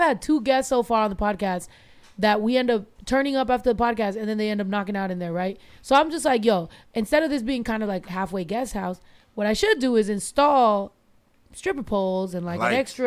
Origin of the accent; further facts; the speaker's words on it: San Jose, California, United States; born there; moved away as an adult; now in Texas, United States; So I moved to Texas when I was like 22.